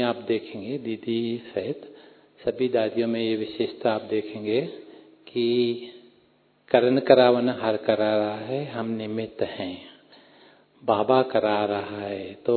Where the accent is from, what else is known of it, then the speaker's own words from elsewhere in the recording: Ajmer, Rajasthan, India; मान लो मैं जैसे भाई ने बताया कि मैं अजमेर से हूँ